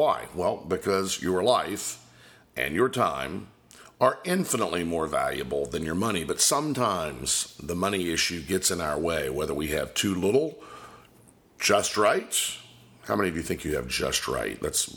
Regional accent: Florida, United States; Now, I'm originally from Polk County, Florida

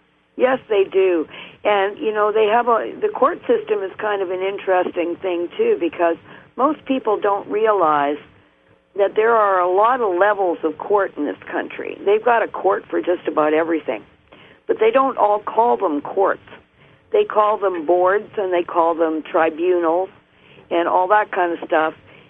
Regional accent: Canada; I, as a Canadian with valid concerns

